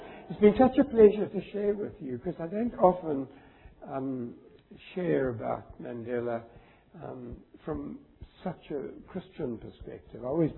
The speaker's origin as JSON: {"language": "English", "region": "England", "country": "United Kingdom", "tie": "born there", "also_born_or_lived": "South Africa", "said": "being English, having been born in England, the suspicion was unbelievable."}